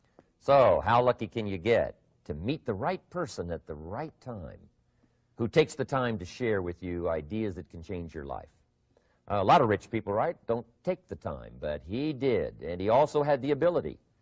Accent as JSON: {"language": "English", "region": "Idaho", "country": "United States", "tie": "born or raised there", "said": "I grew up in Idaho, farm country. My father still lives on the old homestead where I grew up, southwestern Idaho."}